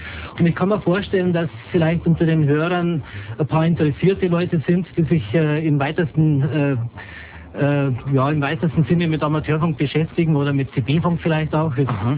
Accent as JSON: {"language": "German", "town": "Erding", "region": "Bavaria", "country": "Germany", "said": "Ja, ich komme aus Erding."}